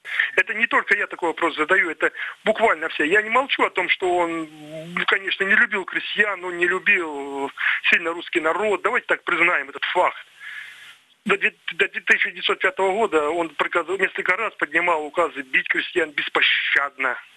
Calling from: Kursk Oblast, Russia; я из Курской области.

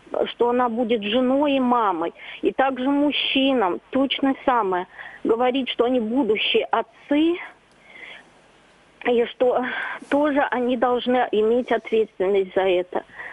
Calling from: Tambov, Tambov Oblast, Russia; я звоню из Тамбова.

